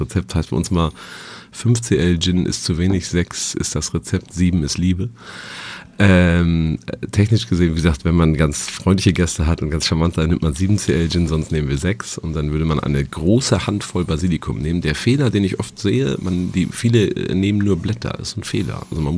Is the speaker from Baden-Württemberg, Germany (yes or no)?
no; Bünne, Lower Saxony, Germany; also born or lived in Dinklage; Bünne ist ein kleiner Ort mit 400 Einwohnern.